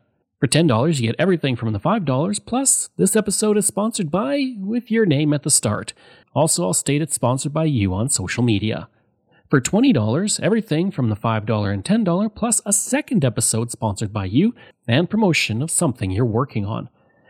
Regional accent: Alberta, Canada; accent: Albertan; I'm going to say Thiepval, because that just works the best for me with my Albertan accent, and I hope it works for you guys too.

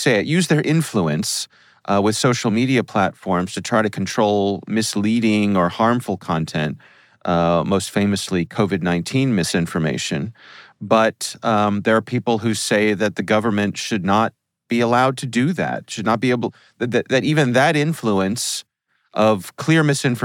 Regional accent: Columbia, Maryland, United States; You know, that came up here in my hometown, Columbia, Maryland, which is a planned community.

